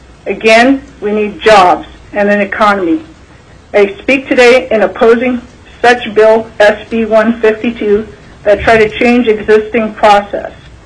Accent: Iliamna, Alaska, United States; I was raised in Iliamna. Iliamna is my home. That is where all my family still lives.

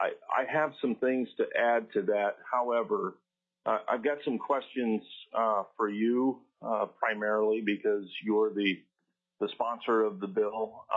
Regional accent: North Pole, Alaska, United States; I'm from North Pole. I'm a resident of the state of Alaska.

